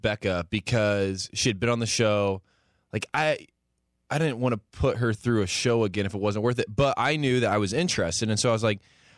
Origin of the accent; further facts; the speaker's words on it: Warsaw, Indiana, United States; I'll never forget. Warsaw, Indiana, my hometown, sitting on the park bench in front of the city hall.